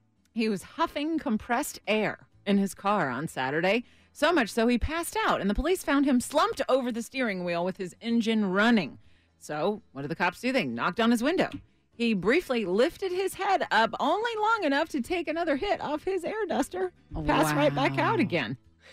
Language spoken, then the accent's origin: English; Florida, United States; If you ever come across a crazy criminal out of my home state of Florida, please do pass it along to me.